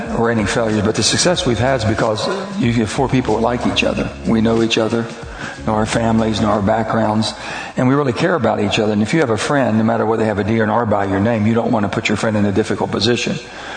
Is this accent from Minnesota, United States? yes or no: no; West Virginia, United States; The filibuster, I come from West Virginia, which is Bob Byrd territory.